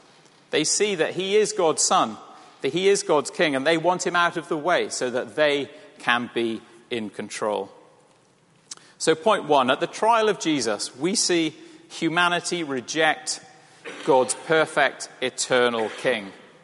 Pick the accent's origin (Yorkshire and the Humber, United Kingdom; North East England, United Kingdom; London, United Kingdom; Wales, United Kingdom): Wales, United Kingdom; You know, I'm Welsh, you know, I would have been friendly.